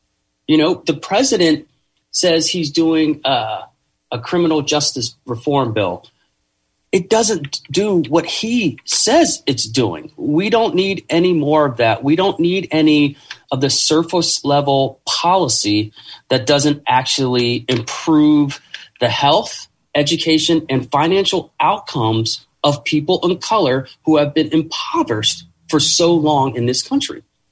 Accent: South Carolina, United States; now in Bay Area, United States; Well, for me, it struck a personal chord because I moved to the Bay Area from South Carolina.

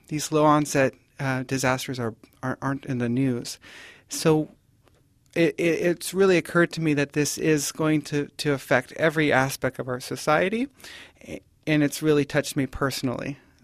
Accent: Nipomo, California, United States; I grew up in the area. I'm from Napomo originally.

